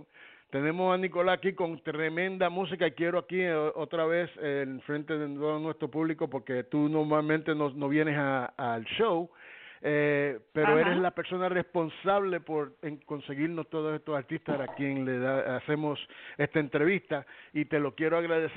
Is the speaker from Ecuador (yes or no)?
no; Mayagüez, Puerto Rico; Eso, así, de donde soy yo.